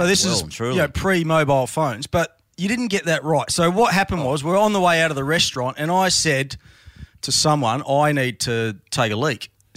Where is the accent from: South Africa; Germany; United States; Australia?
Australia; excuse me, I'm from Australia, can you help me out?